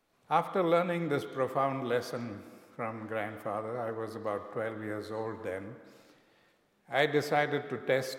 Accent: South Africa; One of the first things that I was taught by my grandfather when I came to him from South Africa, because I was a victim of prejudices.

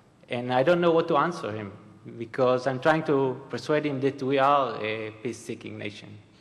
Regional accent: Israel; I'm from Israel.

